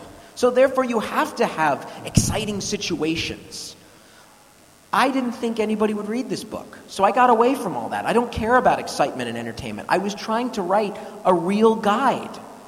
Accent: United States; because I'm an American and we are what's called an isolationist people.

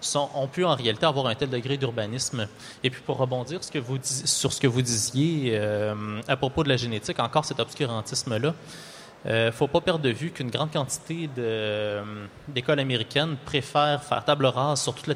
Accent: Quebec, Canada; Vous remarquerez à mon parler que je viens du Québec.

